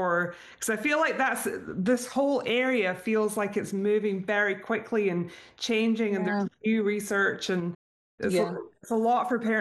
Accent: Scotland, United Kingdom; I don't know whether it's because I grew up in Scotland

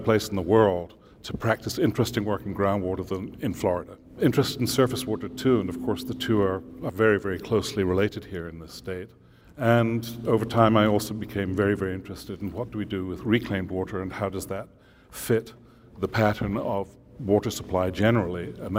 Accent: Scotland, United Kingdom; also born or lived in Middle East; now in United States; I was born in Scotland and had most of my schooling there.

